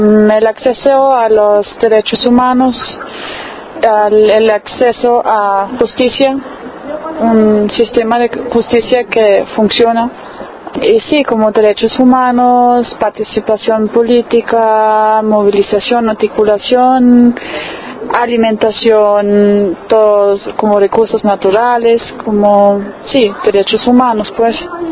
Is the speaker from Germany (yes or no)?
yes; Germany; yo pues vengo de Alemania, estudio política por acá.